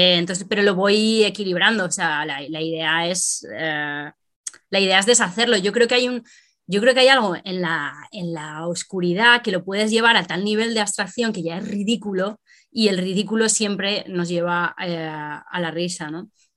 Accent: Spain; moved away as an adult; yo crecí en provincias, en España hay esta cosa de las provincias, ¿no? Como, tú tienes siempre la sensación como de que el mundo tiene lugar en otros sitios y tú eres de provincias. Entonces yo cumplí 18 y quería irme.

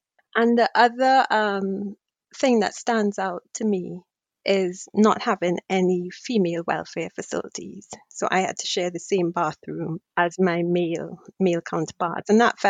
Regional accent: Trinidad & Tobago; now in United Kingdom; of growing up in Trinidad, where I was not the minority. So when I came here to the UK, I didn't have much issues with my confidence

